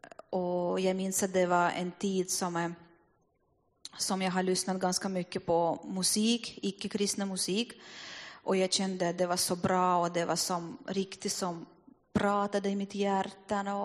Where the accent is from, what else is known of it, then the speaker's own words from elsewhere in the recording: Russia; Swedish is a second language; moved away as an adult; now in Finland; Att när jag kom hit från Ryssland, jag var 19 år gammalt.